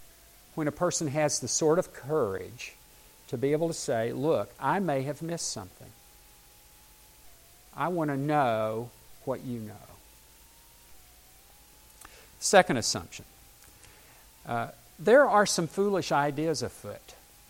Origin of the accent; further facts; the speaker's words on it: the South, United States; So, to understand me, you have to understand that I grew up in the South. You have to understand that I had a fairly conservative family.